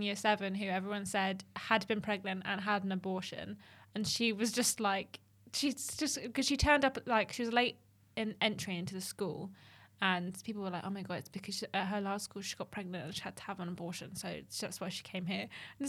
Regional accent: Kansas, United States; Technically a question. I'm from Kansas.

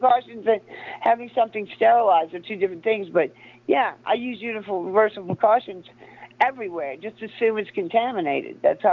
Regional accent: New Orleans, Louisiana, United States; I'm from New Orleans. I can hang.

